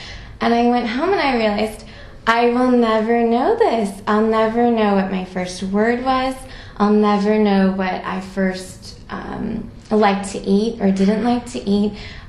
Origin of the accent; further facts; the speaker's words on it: United States; definitely Chinese American. So I think that in terms of how I identify, I would definitely say that I'm Chinese American.